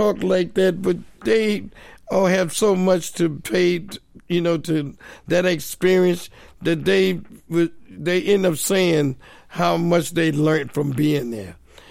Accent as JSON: {"language": "English", "region": "New Jersey", "country": "United States", "tie": "born or raised there", "said": "Like, I grew up in New Jersey when West Side Story, Hair, all of those, you know, Broadway plays was jumping off."}